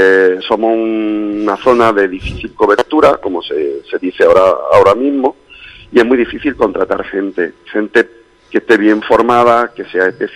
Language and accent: Spanish; Granada, Andalusia, Spain; also born or lived in Almería; yo viví 5 años en Almería porque yo hice el MIR allí y se vive muy bien en Almería, os lo digo. Soy granadino